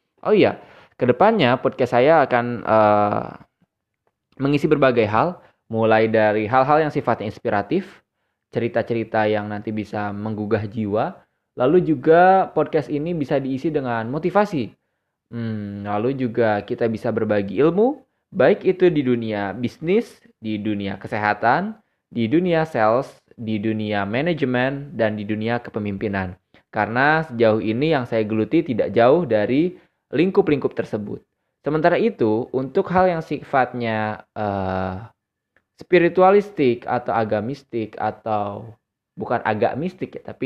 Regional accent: West Java, Indonesia; Tapi saya lebih senang disebut Akang sebagai orang Sunda.

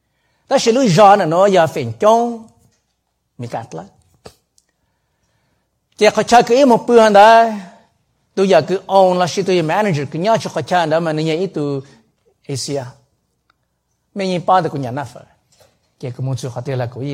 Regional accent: California, United States; I'm from Southern California, Orange County.

